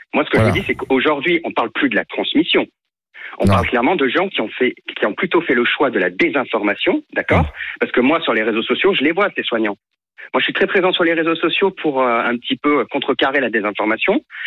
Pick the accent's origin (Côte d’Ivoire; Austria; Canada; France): France; Lyon, Auvergne-Rhône-Alpes; Je suis de Lyon.